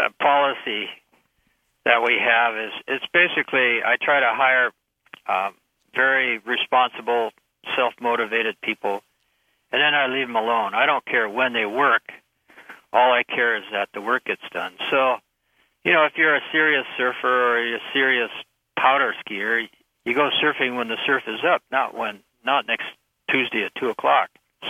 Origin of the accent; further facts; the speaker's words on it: Maine, United States; born there; Yeah, I was born in Maine.